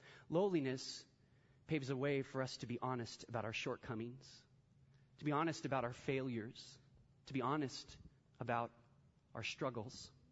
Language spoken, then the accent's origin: English; United States; have my like Rocky moment just because I'm American.